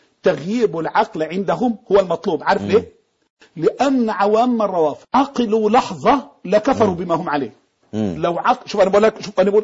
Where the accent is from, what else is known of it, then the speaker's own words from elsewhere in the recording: Egypt; بعض الطوائف عندنا في مصر